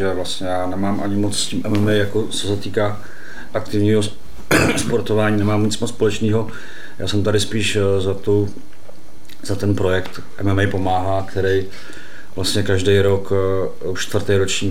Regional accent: Nymburk, Central Bohemian Region, Czechia; Já jsem z Nymburka.

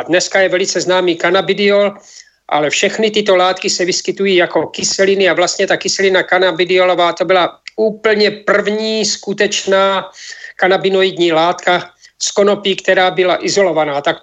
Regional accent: Olomouc, Olomouc Region, Czechia; jsem z Olomouce, kde jsem 20 let, vystudoval jsem analytickou chemii

